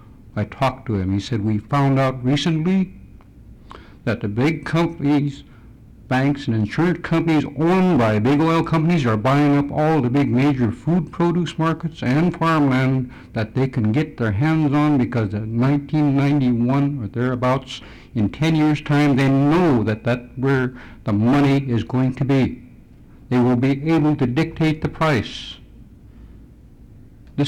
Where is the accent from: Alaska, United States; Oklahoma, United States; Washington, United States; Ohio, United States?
Alaska, United States; again from Kewaukini in Sea, Alaska